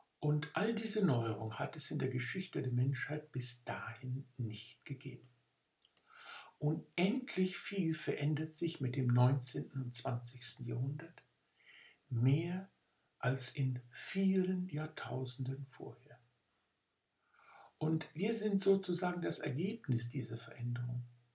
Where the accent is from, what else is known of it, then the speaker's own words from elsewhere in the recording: Bavaria, Germany; Ich bin in einer Kleinstadt in Franken aufgewachsen, wo keine einzige Bombe gefallen war.